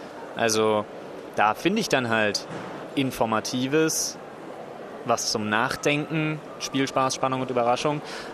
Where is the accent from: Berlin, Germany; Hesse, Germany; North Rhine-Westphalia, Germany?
Berlin, Germany; Ich bin ja in Berlin geboren und aufgewachsen. Ich bin so ein kleiner Stadtpatriot